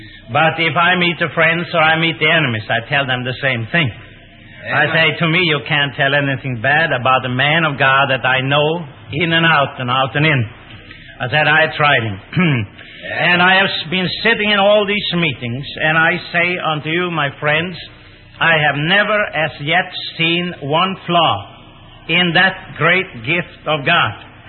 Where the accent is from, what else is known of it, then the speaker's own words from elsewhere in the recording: Sweden; First of all, I like to tell you that I'm a Swede. I wasn't born in America. I was born in Sweden.